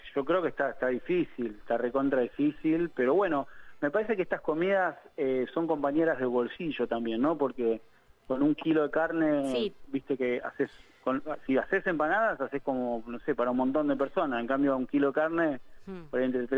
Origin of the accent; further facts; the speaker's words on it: Greece; Nosotros somos los griegos los que cocinamos.